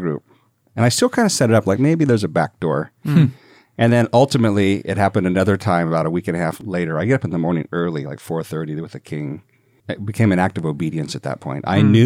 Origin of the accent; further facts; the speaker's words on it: California, United States; I grew up in Northern California, above Sacramento. Mm-hmm. I grew up in a working class family.